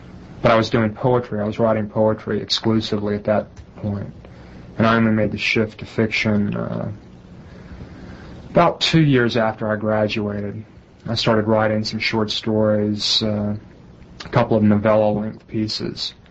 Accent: Chapel Hill, North Carolina, United States; born there; I was born in Chapel Hill, North Carolina.

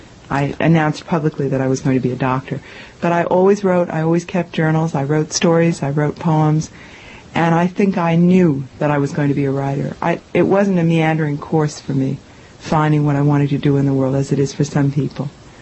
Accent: New York City, New York, United States; I'm a New York animal. I mean, I grew up on West 77th Street, opposite the Museum of Natural History. I went to public schools in New York.

